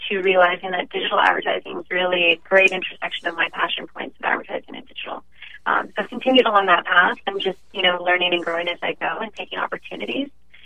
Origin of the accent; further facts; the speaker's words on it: Halifax, Nova Scotia, Canada; So I grew up in Halifax, knew I wanted to be in advertising for a long time.